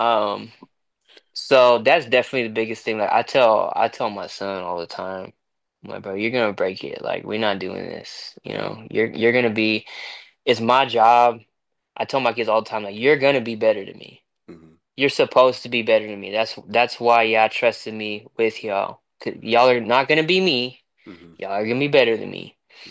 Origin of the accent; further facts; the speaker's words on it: Washington, United States; now in Dallas, United States; I'm from Washington State initially, and it's kind of hard because I haven't lived with him in years.